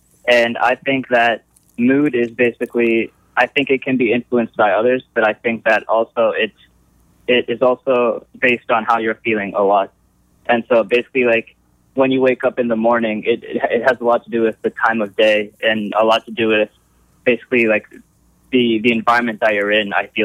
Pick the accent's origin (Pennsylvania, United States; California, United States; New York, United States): Pennsylvania, United States; Lewistown; Okay. So I grew up in Lewistown, Pennsylvania.